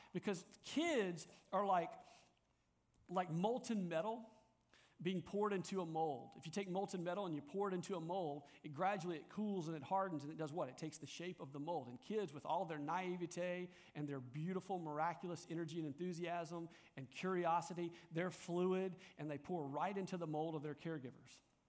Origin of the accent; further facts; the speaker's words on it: Louisiana, United States; Because I'm like from Louisiana, and when I ask for a soft drink, what do I ask for? A Coke.